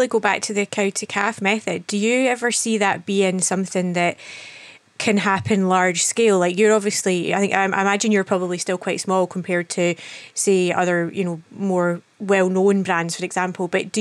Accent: Scotland, United Kingdom; I grew up in Fife

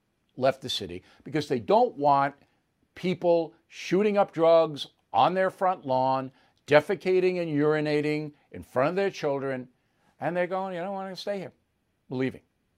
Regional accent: United States; I'm telling you what I, as an American, have observed in the trial testimony.

